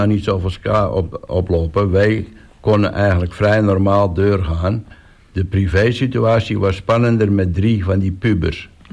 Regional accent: Midden-Eierland, North Holland, Netherlands; ik kom van de Hoofdweg 116... in Midden-Eierland en ik ben de jongste van de 5 van …

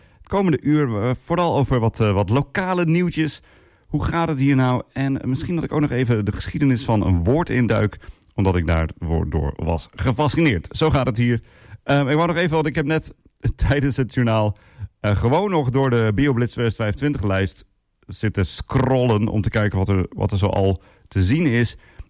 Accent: Assen, Drenthe, Netherlands; want ik kom zelf uit Assen-Drenthe

